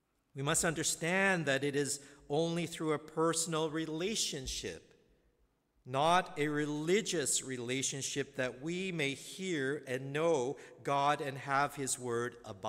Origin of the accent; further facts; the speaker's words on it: Canada; now in United States; I was one of them, being Canadian.